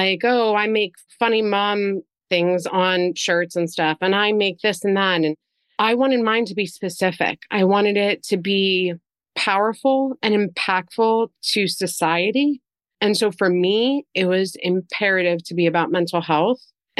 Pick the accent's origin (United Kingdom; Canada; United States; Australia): United States; Pennsylvania; even going back to my hometown of Schuylkill County.